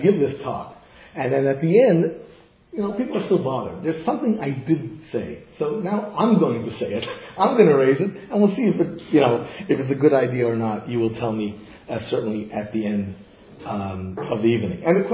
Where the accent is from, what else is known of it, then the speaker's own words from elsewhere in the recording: Montreal, Quebec, Canada; I was raised in Montreal, and as a Canadian, we all enjoy unquestionably the benefits of a society